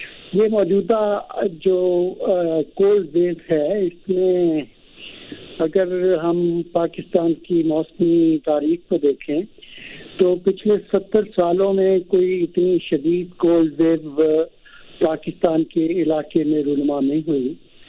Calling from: Neelum Valley, Azad Kashmir, Pakistan; وادی نیلم سے عرض کر رہا ہوں.

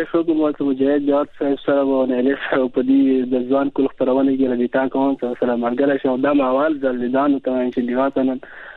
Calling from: Kurram, Khyber Pakhtunkhwa, Pakistan; زه د ضلع کورم نه تاسو سره ملګری شوم. ضلع کورم.

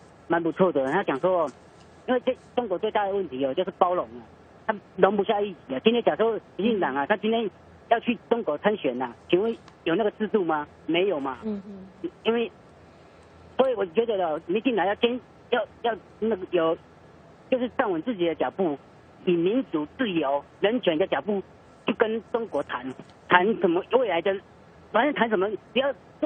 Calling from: Taichung, Taiwan; 我是台中的

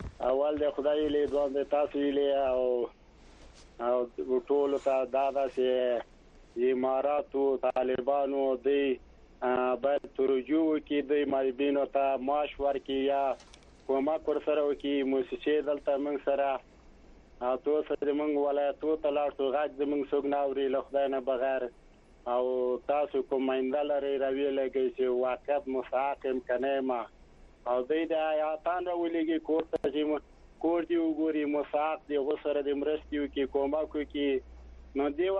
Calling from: Pul-i-Khumri, Baghlan, Afghanistan; بغلان په لوخمبري نه ما زنګ درته وهلې ده

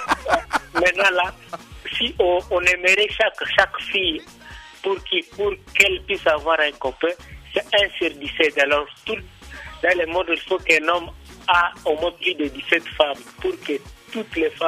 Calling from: Kampala, Central Region, Uganda; Ouais, je suis à Kampala

